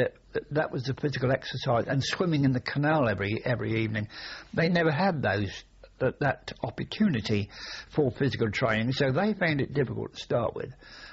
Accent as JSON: {"language": "English", "town": "Reading", "region": "South East England", "country": "United Kingdom", "said": "we came from the Reading area, and a lot of the lads were rural lads."}